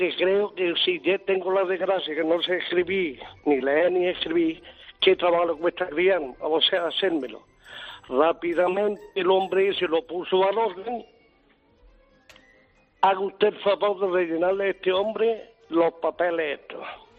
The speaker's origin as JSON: {"language": "Spanish", "town": "Montilla", "region": "Andalusia", "country": "Spain"}